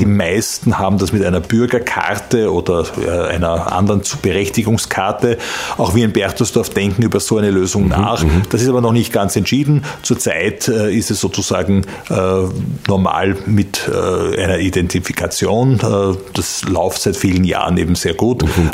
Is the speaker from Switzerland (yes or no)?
no; Perchtoldsdorf, Lower Austria, Austria; nur aus dem Bezirk Mödling, beginne mit meiner Heimatgemeinde.